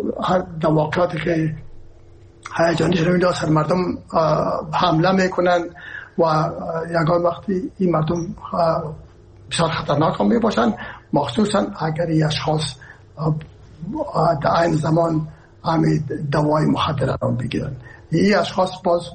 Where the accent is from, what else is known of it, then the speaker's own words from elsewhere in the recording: Herat, Afghanistan; ما که هستم از هرات هستم و پدر مادر من هرات هستن،